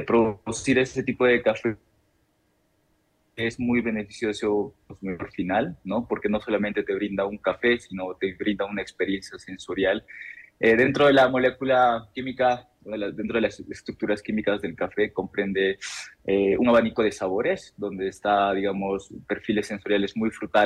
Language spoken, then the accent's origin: Spanish; La Convención, Cusco, Peru; Por ejemplo, en la provincia de la Convención de donde yo soy, les puedo comentar un poquito la experiencia.